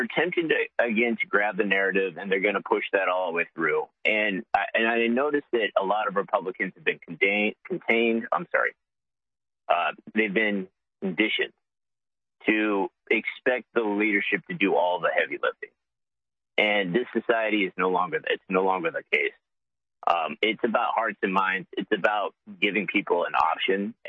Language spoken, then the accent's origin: English; United States; So we should probably do something, in my opinion, as an American citizen.